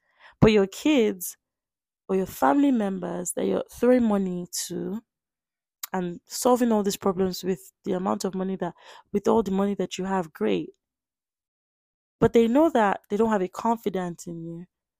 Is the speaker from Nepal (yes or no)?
no; Nigeria; So I'm Nigerian, and I don't want to speak for all